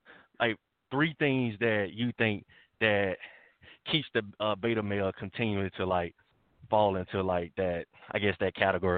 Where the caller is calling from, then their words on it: Washington, District of Columbia, United States; I'm calling from Washington, D.C.